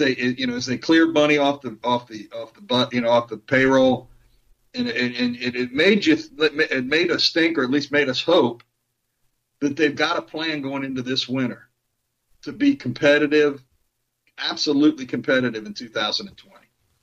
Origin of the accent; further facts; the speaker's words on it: Missouri, United States; But, I hope you're right, but I'm from Missouri. They have to show me before I'm going to believe it.